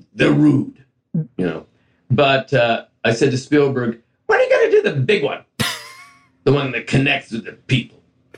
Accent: Hamilton, Ontario, Canada; growing up in Hamilton, Ontario, Canada, and yes, watching television in the United States

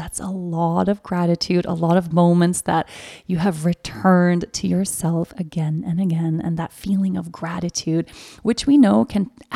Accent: Sweden; 2021 was the year I got to be reintroduced to my home country, but in the most beautiful, loving way.

